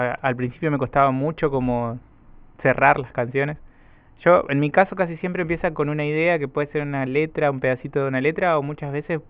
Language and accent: Spanish; La Paz, Entre Ríos, Argentina; born there; also born or lived in Paraná; now in Rosario, Argentina; Nací en La Paz, Entre Ríos. Viví mucho tiempo en Paraná después, me fui a estudiar ahí. Y ahora en Rosario hace 3 años ya.